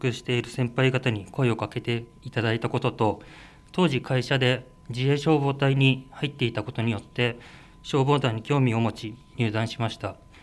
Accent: Fujisawa, Kanagawa, Japan; 藤沢市の辻堂出身でございます。

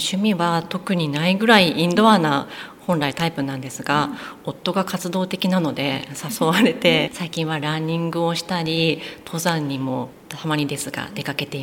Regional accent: Fujisawa, Kanagawa, Japan; 私はそうですね、藤沢育ちになります、はい、夫は茅ヶ崎ですね。

